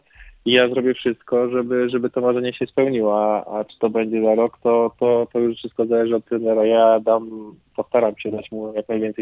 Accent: Kraków, Lesser Poland, Poland; to jest moje rodzinne miasto i zawsze człowiek patrzy na rodzinne miasto z jakimś tam sentymentem i z takim oczkiem, że tutaj się wychowałem i naprawdę miasto Kraków polecam każdemu

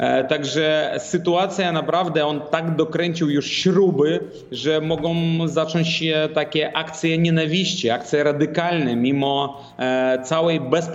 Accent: Grodno Region, Belarus; Ja jestem sam, pochodzę z Grodzieńszczyzny

